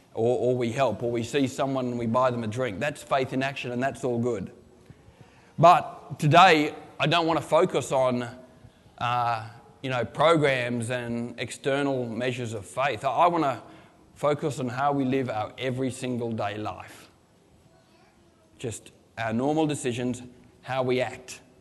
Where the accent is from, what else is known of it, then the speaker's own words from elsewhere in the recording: Yeppoon, Queensland, Australia; we're from Yeppoon, you know, if we get a swell coming in this high, we've got our surfboards and the roof racks and we're heading out